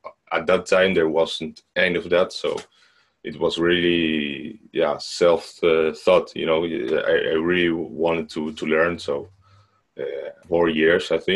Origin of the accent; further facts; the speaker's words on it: Netherlands; I grew up in the Netherlands. I'm from the Netherlands, and my mother is from Argentina.